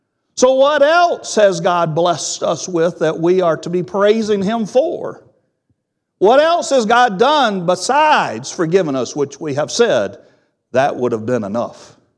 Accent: North Carolina, United States; I grew up in the Bible Belt. I grew up here in North Carolina

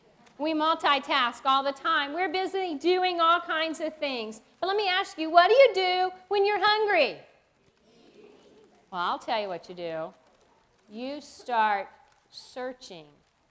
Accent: Savannah, Georgia, United States; accent: Savannah twang; I am a Southern girl, just like you. I grew up in the Deep South. I'm from Savannah, Georgia. Now, I lost the Savannah twang somewhere around the early, when I was in college

